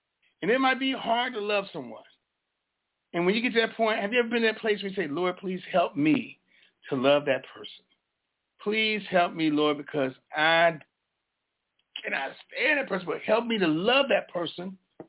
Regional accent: Washington, District of Columbia, United States; I'm not from Chicago, Isaac. I'm from Washington, D.C. Come on, let's get it right.

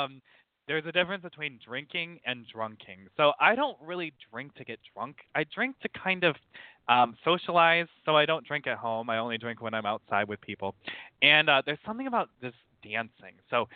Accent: South Bend, Indiana, United States; I am from South Bend, so like the northern part of Indiana, so the Midwest of the U.S.

